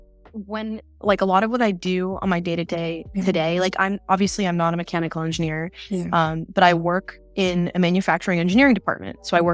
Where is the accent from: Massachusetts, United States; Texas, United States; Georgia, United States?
Massachusetts, United States; Lancaster; Yeah, so I am local. I'm from Lancaster, Mass.